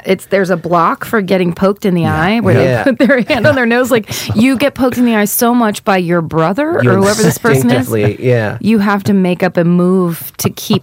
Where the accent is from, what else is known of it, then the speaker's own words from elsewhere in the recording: Petaluma, California, United States; Yeah, in Petaluma, my hometown.